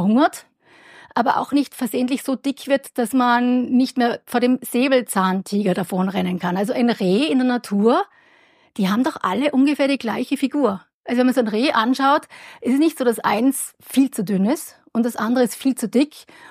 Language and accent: German; Kitzbühel, Tyrol, Austria; ich bin ja aus Tirol. Also aus Kitzbühel und da gibt es ein berühmtes Skirennen.